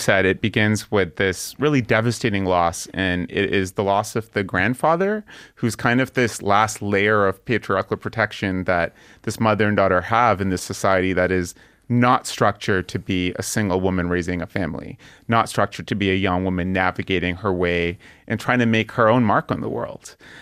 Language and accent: English; Karachi, Sindh, Pakistan; also born or lived in Canada; I grew up in Pakistan and in Canada, and I moved back when I was 16, which is like a really formative age to spend high school years in Karachi.